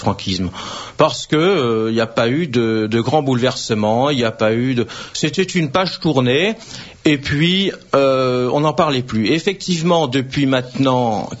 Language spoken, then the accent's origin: French; France; Nous en avons nous-mêmes, en tant que Français, bien profité de son vivant.